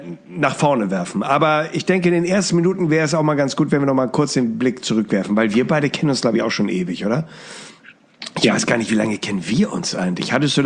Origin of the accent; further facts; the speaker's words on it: Hamburg, Germany; meine Heimatstadt